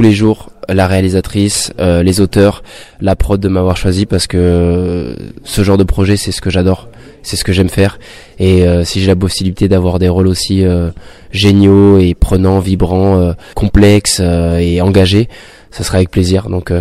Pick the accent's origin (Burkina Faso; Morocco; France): France; même en tant que français je trouve que c'est important de raconter cette histoire